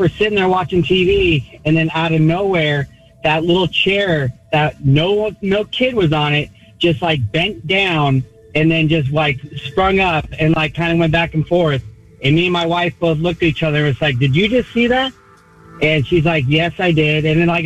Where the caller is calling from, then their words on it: Conroe, Texas, United States; I'm calling from Conroe, Texas.